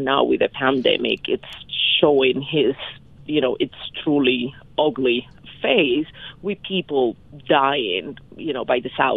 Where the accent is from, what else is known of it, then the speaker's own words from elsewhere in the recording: Cuba; moved away as an adult; I was born and raised in Castro's Cuba, left the socialist plantation in 2001 as a young adult.